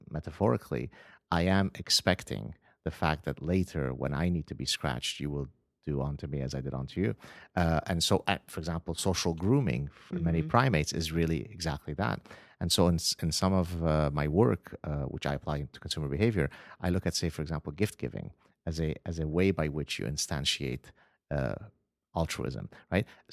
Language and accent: English; Lebanon; now in Los Angeles, United States; So I come from Lebanon